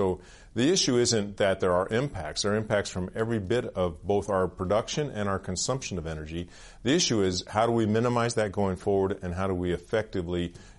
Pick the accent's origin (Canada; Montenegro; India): Canada; as a Canadian, I'm very proud of the overall track record of this country on the environment